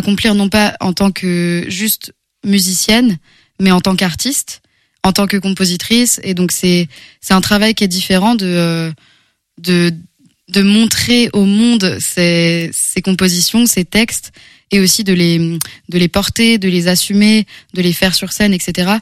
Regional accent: Angers, Pays de la Loire, France; parce que du coup j'ai grandi à Angers

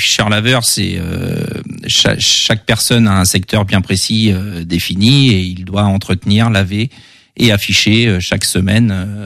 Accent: Trélazé, Pays de la Loire, France; now in Cornet, France; j'ai toujours habité dans la région angevine, effectivement, à Trélazé pendant 40 ans et depuis maintenant quelques années sur Cornet.

